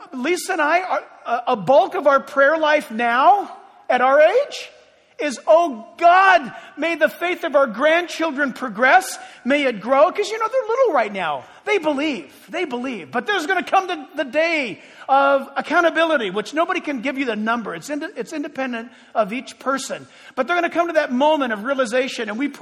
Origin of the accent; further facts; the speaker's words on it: San Diego, California, United States; born or raised there